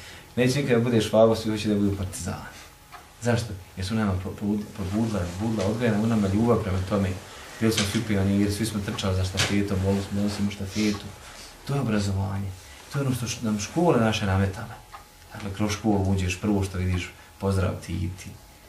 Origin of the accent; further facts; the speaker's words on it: Bosnia & Herzegovina; kod nas u Bosni uvijek potencira da postoji opas